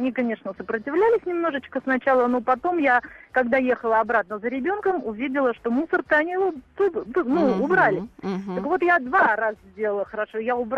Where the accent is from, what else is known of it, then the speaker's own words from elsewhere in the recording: Laykovo, Moscow Oblast, Russia; я из Лайкова, это Московская область.